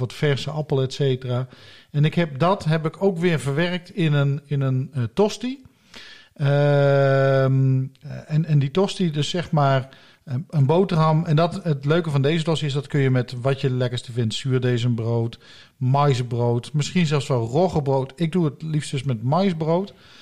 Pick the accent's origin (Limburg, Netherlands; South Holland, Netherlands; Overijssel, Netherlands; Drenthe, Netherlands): Limburg, Netherlands; moved away; opgegroeid in Limburg. Lang geleden daar weggegaan.